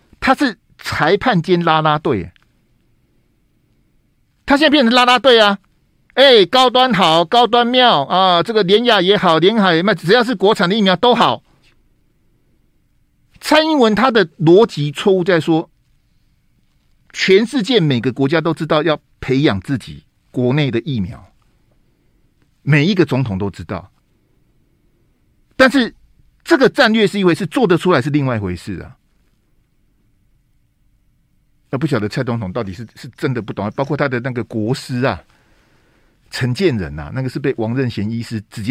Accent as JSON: {"language": "Chinese", "country": "Taiwan", "said": "我真的身为台湾人，我很丢脸啊。"}